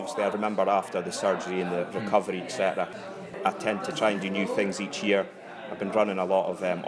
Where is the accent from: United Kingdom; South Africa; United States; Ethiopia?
United Kingdom; Aberdeen, Scotland; I'm from Bridgerton in Aberdeen.